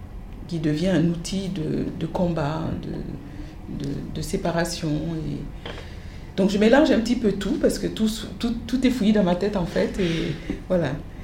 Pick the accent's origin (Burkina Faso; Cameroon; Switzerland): Burkina Faso; now in France; un complexe scolaire au Burkina Faso, mon pays d'origine